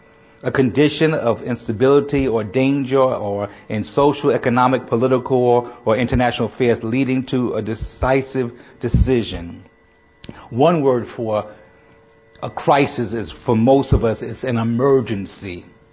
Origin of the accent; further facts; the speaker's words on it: Brooklyn, New York, United States; I grew up in Brooklyn, New York, and my dimes to just get to work.